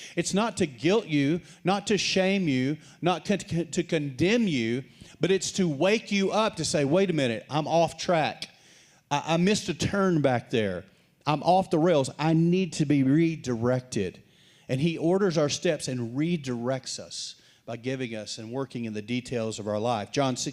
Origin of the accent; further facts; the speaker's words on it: Post, Texas, United States; I grew up in West Texas in the Panhandle. I went to a small school, small high school in Post, Texas, Bold Gold Antelopes, woohoo